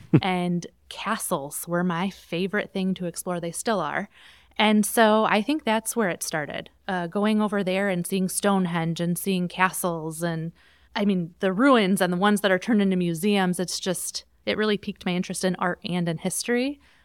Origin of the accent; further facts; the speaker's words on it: Port Huron, Michigan, United States; I grew up right here in Port Huron.